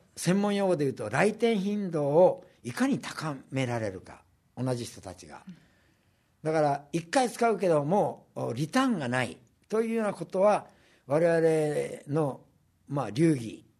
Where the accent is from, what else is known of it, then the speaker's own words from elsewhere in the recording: Kyushu, Japan; 僕は九州の出身だったんでこんなうまいものがあんのかという感じで